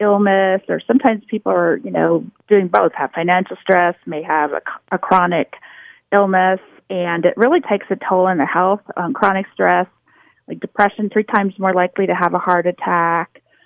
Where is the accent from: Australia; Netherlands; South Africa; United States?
United States; Grass Range, Montana; Yes, I'm from Grass Range, Montana.